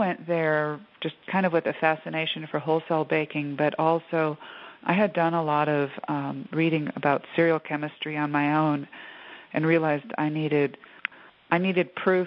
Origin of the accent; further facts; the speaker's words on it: Milwaukee, Wisconsin, United States; Probably because I'm from Milwaukee, and you could buy really good bread there.